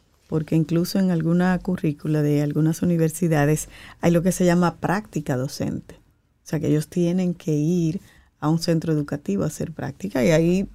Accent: Cibao, Dominican Republic; Pues los cibaeños, nada más. Yo soy cibaeño.

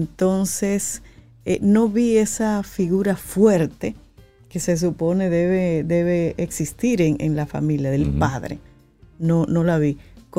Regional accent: La Piña, La Vega, Dominican Republic; Cuando íbamos de La Piña, que es mi pueblo

